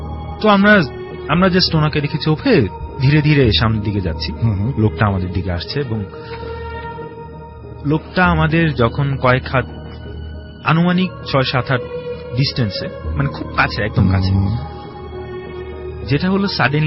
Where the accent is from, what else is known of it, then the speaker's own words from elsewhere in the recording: Tangail, Dhaka Division, Bangladesh; আমার বেড়ে ওঠা হচ্ছে টাঙ্গাইল শহরে, টাঙ্গাইলে। সো একটা মফস্বল শহরে বড় হওয়ার ফলে আমি শহুরে এবং গ্রামীণ দুটো জীবনের টেস্টই পেয়েছি